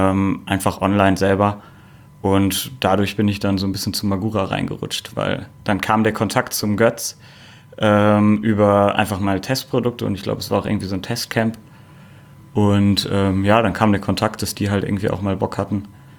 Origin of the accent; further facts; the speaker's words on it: North Rhine-Westphalia, Germany; ich komme aus Ostwestfalen in der Nähe von Bielefeld